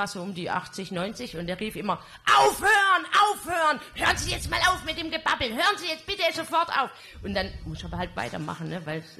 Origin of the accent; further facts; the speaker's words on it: Baden-Württemberg, Germany; Ich komme ursprünglich, ja. Ich komme aus Baden-Württemberg.